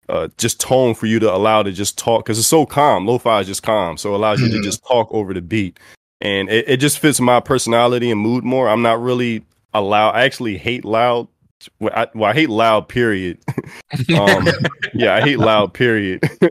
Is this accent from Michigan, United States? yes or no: no; Philadelphia, Pennsylvania, United States; so I'm from Philly, and by the time I started rapping, a lot of battle rap was occurring